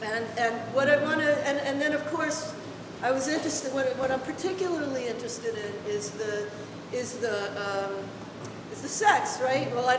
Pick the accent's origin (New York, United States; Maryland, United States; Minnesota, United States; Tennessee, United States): New York, United States; Brooklyn; I grew up in Borough Park about, I don't know, 8 blocks away from here.